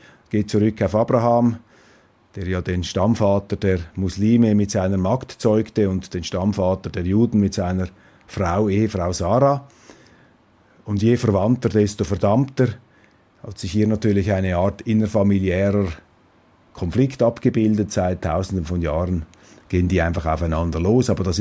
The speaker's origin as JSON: {"language": "German", "country": "Switzerland", "said": "Es ist nicht an mir als Schweizer, diese Wahrnehmung zu qualifizieren."}